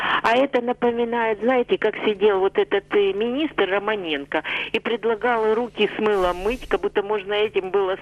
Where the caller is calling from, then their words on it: Kyiv, Ukraine; Добрий вечір, це Київ.